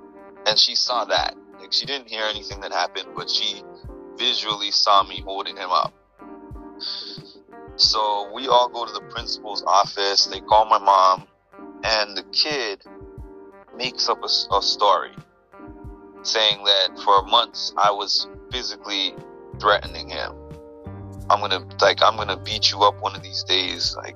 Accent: Canada; I grew up in Canada.

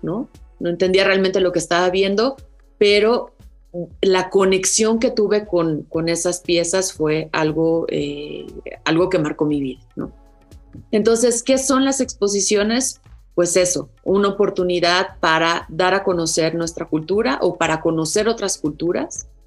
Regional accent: State of Mexico, Mexico; Mis papás, cuando yo nací, nos mudamos al Estado de México y yo vivía muy cerca del Parque Naucali en el Estado de México.

